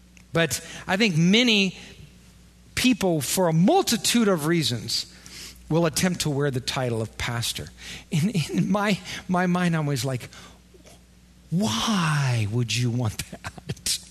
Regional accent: Wisconsin, United States; You know, and we're all from Wisconsin. We're like, sure, we'll do that.

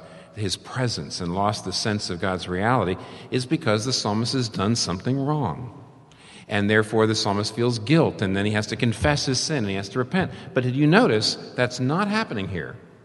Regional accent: United States; I am American. I married American. I begat three Americans. I'm irrevocably American.

